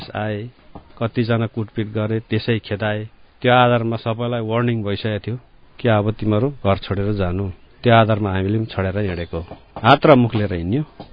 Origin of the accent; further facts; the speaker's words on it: Samchi, Samtse, Bhutan; now in Nepal; मेरो घर साम्ची भूटान हो। पहिलाको ब्लक पनि साम्ची नै बोल्छ र डिस्ट्रिक्ट पनि साम्ची नै बोल्छ। फिलहाल चाहिँ D4 निवासी हट नम्बर 4 बसेको छु।